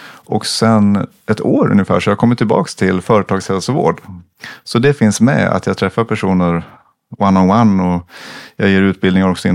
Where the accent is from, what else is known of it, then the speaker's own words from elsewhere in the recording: Sweden; Om jag som svensk kommer från min kultur så här, eller vår kultur och är van att bara göra.